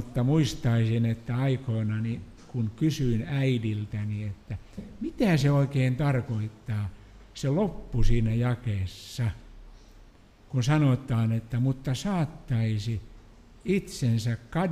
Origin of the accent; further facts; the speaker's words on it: Tampere, Pirkanmaa, Finland; Oli muuten sieltä, mistä me olemme kotoisin, Tampereen Teiskosta.